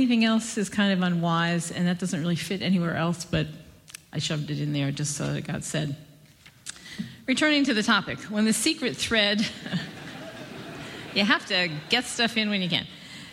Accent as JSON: {"language": "English", "town": "Pittsburgh", "region": "Pennsylvania", "country": "United States", "said": "I mean, I'm from Pittsburgh."}